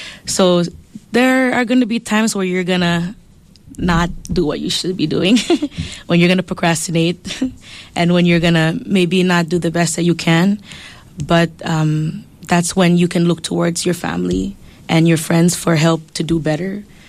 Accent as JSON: {"language": "English", "country": "Palau", "tie": "born or raised there", "said": "Just growing up in Palau, you're taught a certain way to respect the environment"}